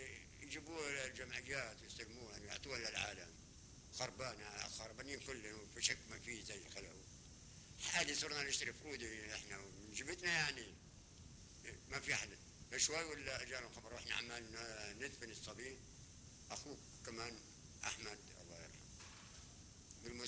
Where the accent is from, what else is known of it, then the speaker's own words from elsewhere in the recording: Haifa, Haifa District, Israel; من ما عاد نعاد عندنا بحيفا ابدا الحي تبعنا يعني